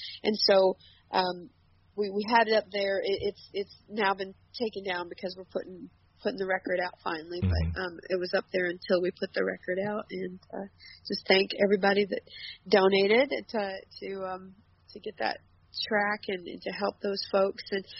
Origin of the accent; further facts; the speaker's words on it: Minnesota, United States; is in my home county of Watonwan County, Minnesota. It's where my dad works. It's about 10 miles from my hometown.